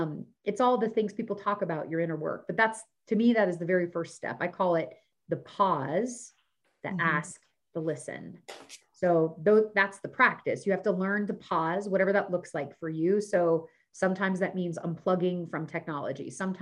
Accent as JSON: {"language": "English", "country": "United States", "tie": "born there", "said": "I was born here. I was born in the United States."}